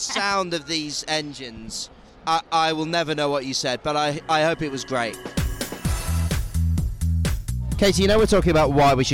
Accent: United Kingdom; I'm obviously a Brit

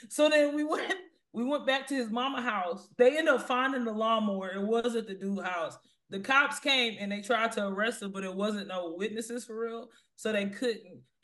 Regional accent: Houston, Texas, United States; Houston, that's what I said.

